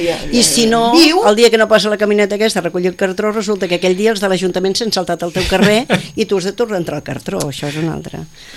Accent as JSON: {"language": "Catalan", "town": "Arbeca", "region": "Catalonia", "country": "Spain", "said": "Vaig portar una gent que van venir del meu poble. Jo soc d'Arbeca."}